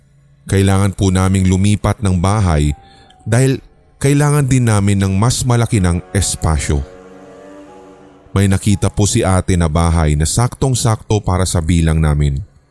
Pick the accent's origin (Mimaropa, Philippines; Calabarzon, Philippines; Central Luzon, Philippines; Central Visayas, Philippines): Central Visayas, Philippines; Ako po ay tubong Cebu.